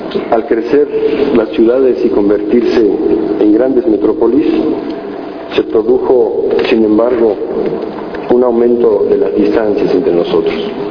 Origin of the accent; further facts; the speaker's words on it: Mexico City, Mexico; como orgulloso chilango que soy, por participar en un acontecimiento de tanta importancia para mi ciudad